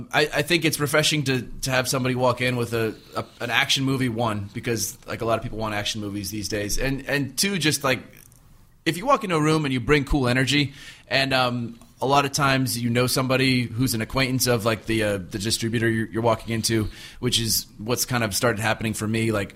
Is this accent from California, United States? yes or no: yes; Palos Verdes, California, United States; there's such a wall between like me, like a kid growing up in Palos Verdes and what I saw on TV